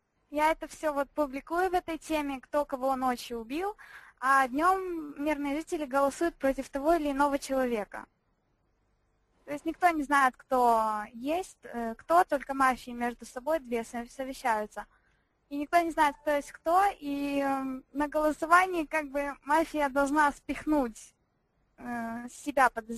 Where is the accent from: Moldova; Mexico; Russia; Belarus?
Moldova; Tiraspol, Transnistria; Я из Тирасполя, сестра Ильи.